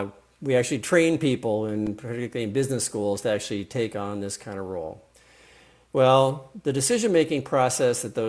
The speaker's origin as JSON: {"language": "English", "town": "San Diego", "region": "California", "country": "United States", "said": "Okay, so I'm at UW, but I got to admit I'm originally from San Diego"}